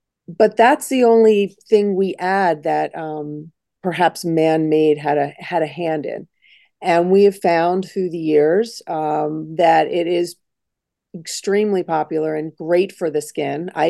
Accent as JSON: {"language": "English", "town": "Long Island", "region": "New York", "country": "United States", "said": "We're from Long Island, so we know all about that, sitting in the sun too long."}